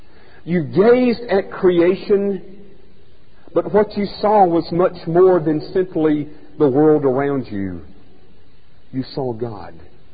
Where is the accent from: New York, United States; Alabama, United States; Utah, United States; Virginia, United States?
Alabama, United States; Now, I grew up in North Alabama.